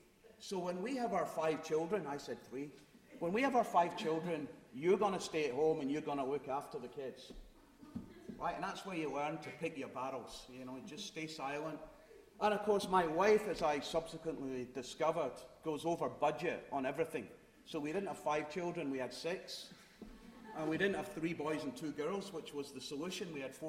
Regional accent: Glasgow, Scotland, United Kingdom; I'm from Glasgow, and when I was a baby, Glasgow was a microcosm of Northern Ireland, right?

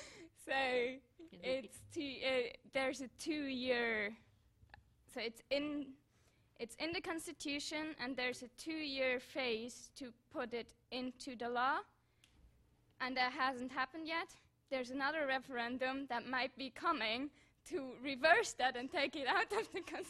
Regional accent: Switzerland; English is a second language; I study international political economy here at LSE, and I'm from Switzerland.

